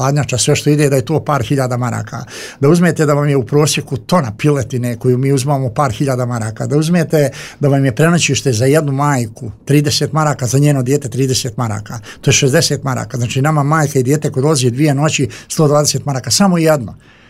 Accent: Gradiška, Republika Srpska, Bosnia & Herzegovina; dolazim iz Gradiške, Lijevča, Polja, Potkozara, a tamo žive najbolji ljudi.

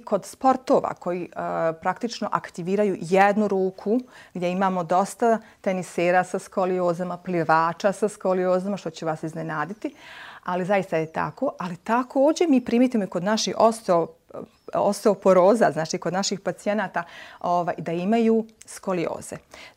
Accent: Tuzla, Federation of Bosnia and Herzegovina, Bosnia & Herzegovina; also born or lived in Gradiška; now in Banja Luka, Bosnia and Herzegovina; Onda sam medicinu sam završila u Tuzli, na Medicinskom fakultetu u Tuzli. Ja sam rođena Tuzlanka i mogu komotno reći da sam 18 godina života provela u Tuzli, a 18 u Gradišci.

